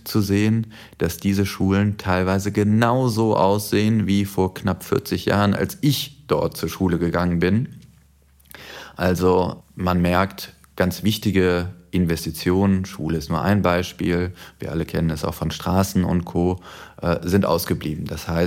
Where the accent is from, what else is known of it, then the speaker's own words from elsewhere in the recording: Germany; Und das ist traurig, das als Deutscher zu sagen.